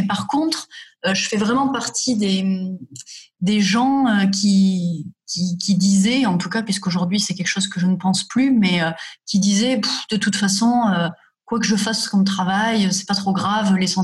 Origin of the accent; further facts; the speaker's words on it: France; Je dis, mais attends, non, je suis de la France, je n'ai pas du tout envie de faire de l'allemand.